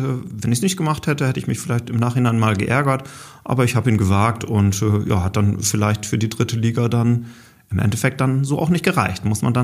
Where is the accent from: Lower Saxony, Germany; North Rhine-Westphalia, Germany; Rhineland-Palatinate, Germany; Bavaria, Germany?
Lower Saxony, Germany; Holdorf; Holdorf, mein Geburtsort oder mein Heimatort